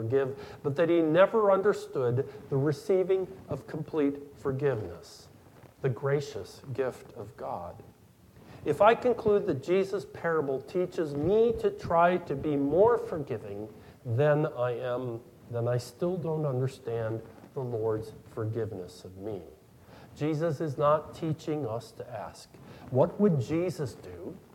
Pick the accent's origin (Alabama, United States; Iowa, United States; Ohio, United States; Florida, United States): Iowa, United States; Many farms where I grew up in Iowa ended up in a sheriff's auction to repay the debts.